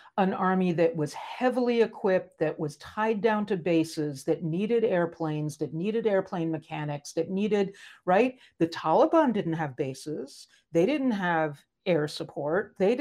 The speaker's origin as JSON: {"language": "English", "region": "West Virginia", "country": "United States", "said": "take a look at, I'm from West Virginia, and one of my senators is Joe Manchin."}